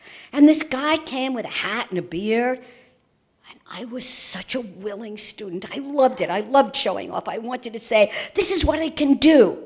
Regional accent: New York City, New York, United States; He was removed from the North Bronx, the neighborhood where I grew up in New York City.

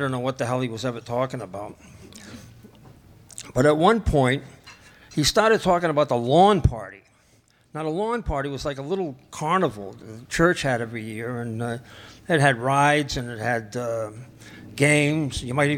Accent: Worcester, Massachusetts, United States; I come from Worcester, Massachusetts, which is, oh my word. You're not going to like me now. Worcester is in the middle of Massachusetts. It's a gritty little factory town, which makes Bridgeport look like Greenwich. We were a Catholic household

